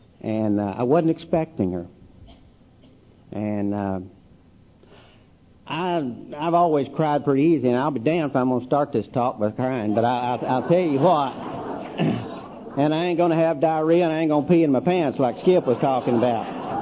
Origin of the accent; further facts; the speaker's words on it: Louisville, Kentucky, United States; I'm an alcoholic from Louisville, Kentucky.